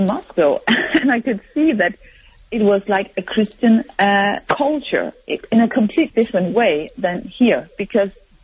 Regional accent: Denmark; I came from Scandinavia, and I grew up during the Cold War here in Scandinavia, where Russia was quite close to us

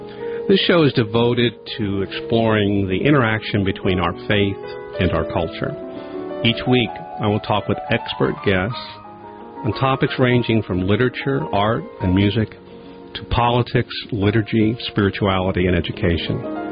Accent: Fairfax, Virginia, United States; He's now in my hometown now, in Fairfax, Virginia

